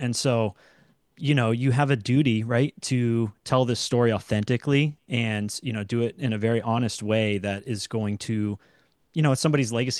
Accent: Blue Hill, Maine, United States; also born or lived in Gardiner, Maine; I grew up in Blue Hill on the peninsula. I'm originally from the like Gardner area, and I went to George Stevens in Blue Hill, and that's where I really found my people.

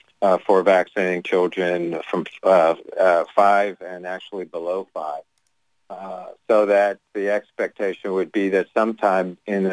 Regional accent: Pittsburgh, Pennsylvania, United States; I grew up in Pittsburgh where Salk invented the vaccine

